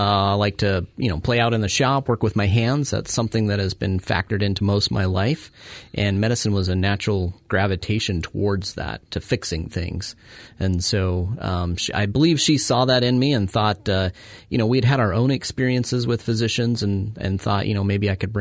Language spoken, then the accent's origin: English; Utah, United States; Growing up in Utah, I was exposed to the mountains, lakes, streams all the time. And that was one of my biggest draws to Oregon.